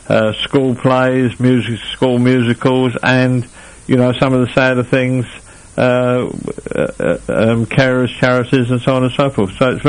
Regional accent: Highbury, London, United Kingdom; I was born in Highbury, opposite the Arsenal football ground.

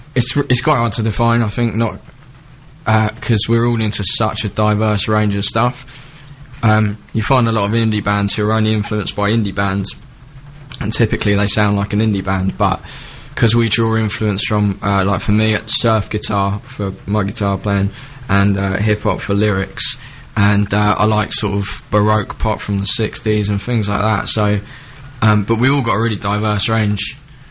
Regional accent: Woking, South East England, United Kingdom; We're from Woking Town, yes.

